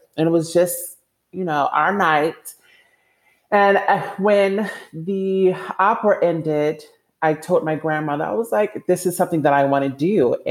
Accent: Baltimore, Maryland, United States; accent: Baltimore; I am a Baltimore girl. You know, my accent is so strong, and I've been working on trying to speak without this Baltimore accent. But growing up in Baltimore was really difficult.

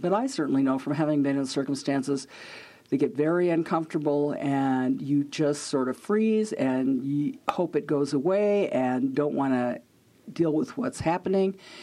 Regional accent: Montana, United States; I grew up on the Fort Peck Reservation

